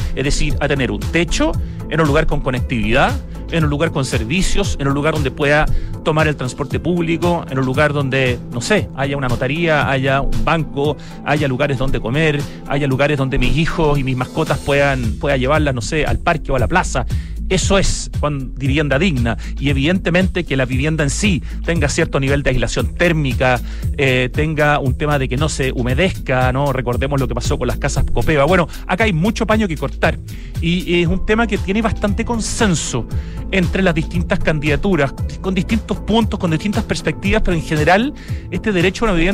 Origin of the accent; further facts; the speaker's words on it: Santiago, Santiago Metropolitan Region, Chile; ¿O somos los santiaguinos quienes tenemos derecho a opinar respecto de qué pasa en el Parque O'Higgins?